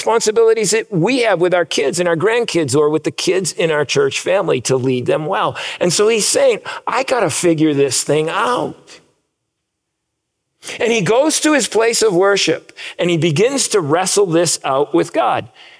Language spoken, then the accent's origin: English; New England, United States; now in Kansas, United States; But I grew up in New England with its rocky soils.